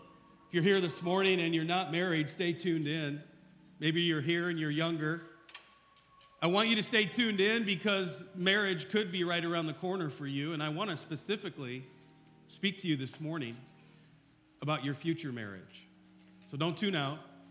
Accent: Iowa, United States; And so I'm from Iowa, and we created a marriage ministry.

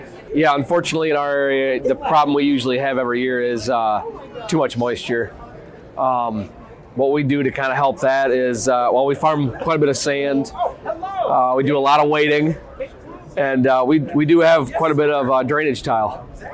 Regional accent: Allegan, Michigan, United States; from Allegan, Michigan, which is by Kalamazoo. And I farm with my brother and my dad in a partnership

